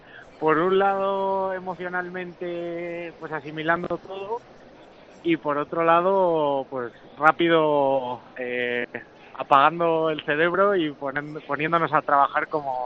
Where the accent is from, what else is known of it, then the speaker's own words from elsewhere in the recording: Valladolid, Castile and León, Spain; yo lo único que puedo hacer como vallisoletano es devolver a la ciudad todo lo que me ha dado